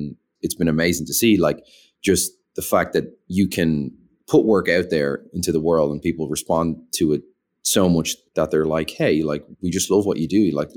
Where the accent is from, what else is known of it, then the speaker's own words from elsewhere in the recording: Ireland; I'm Irish, by the way, so I'm from, you know, Europe. We have a slightly different system there.